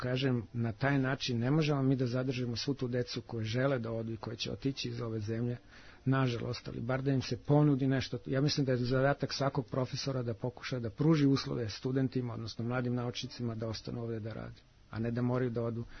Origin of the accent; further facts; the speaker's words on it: Kragujevac, Šumadija, Serbia; Ja ga volim ne samo zato što je moj rodni grad